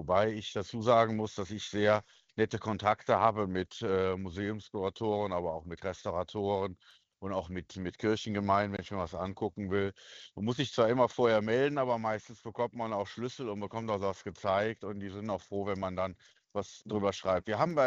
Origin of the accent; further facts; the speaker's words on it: Sinzig, Rhineland-Palatinate, Germany; ich bin in Sinzig aufgewachsen